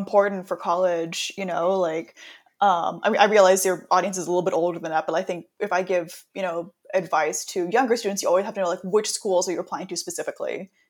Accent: Los Angeles, California, United States; I'm from Los Angeles, so I'm one of the people who was actually born and raised here.

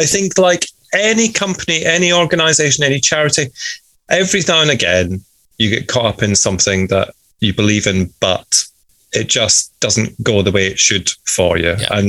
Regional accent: Scotland, United Kingdom; I'm the Scottish one

